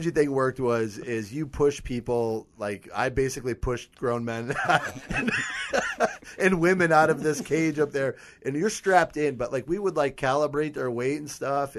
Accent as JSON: {"language": "English", "region": "Ohio", "country": "United States", "moved": "as an adult", "said": "I was from Ohio."}